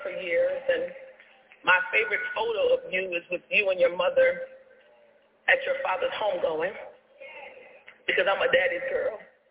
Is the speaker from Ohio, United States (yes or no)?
no; New Jersey, United States; I'm from New Jersey. My family has come in from New Jersey.